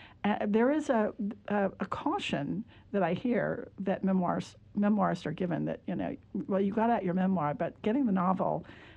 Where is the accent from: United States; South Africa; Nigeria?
Nigeria; So I decided I was going to write this story of my girlhood growing up in Nigeria because I thought it might explain my weirdness, which my colleagues were aware of.